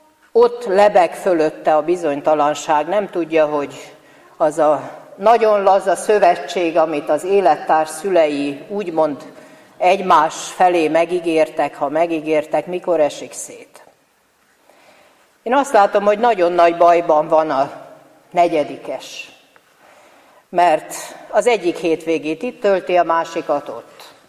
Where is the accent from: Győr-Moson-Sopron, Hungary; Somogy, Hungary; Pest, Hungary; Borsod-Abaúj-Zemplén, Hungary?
Pest, Hungary; Tahitótfalu; Aki itt élek, Tahit Ótfaluban, itt születtem, talán már az ükapám, ükanyám is itt született.